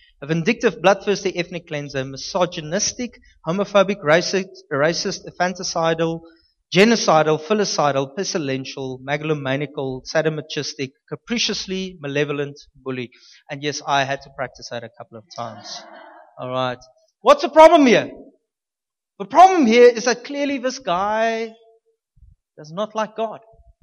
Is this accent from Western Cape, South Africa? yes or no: no; Upington, Northern Cape, South Africa; Go to Upington. I'm from Upington.